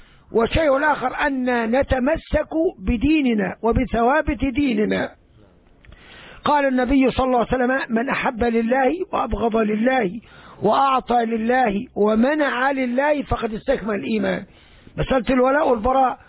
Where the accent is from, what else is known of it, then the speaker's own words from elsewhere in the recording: Egypt; وغير من ساداتي علماء مصر. هذه بلدتنا وديارنا